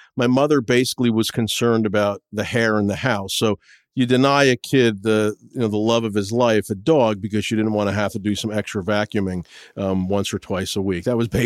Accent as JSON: {"language": "English", "region": "New Jersey", "country": "United States", "tie": "born or raised there", "lives_now": "New York City, United States", "said": "Well, I grew up in the suburbs of New Jersey, Union County, about half an hour away from New York City. But when you're from New Jersey, from the suburbs, it might as well have been 2,000 miles away."}